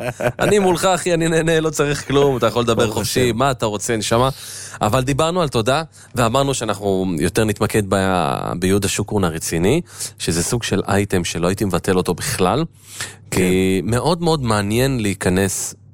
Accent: Tel Aviv, Tel Aviv District, Israel; אני תל אביבי, אני דרום תל אביבי.

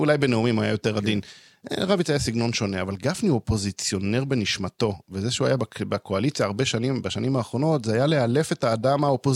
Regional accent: Jerusalem, Jerusalem District, Israel; גדלתי, בכל זאת גדלתי באזור בית ליטאי טיפוסי, באזור גאולה מאה שערים

